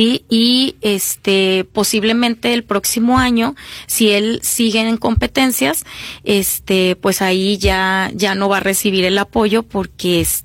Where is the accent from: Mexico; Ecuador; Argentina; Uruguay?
Mexico; Cocula; De Cocula.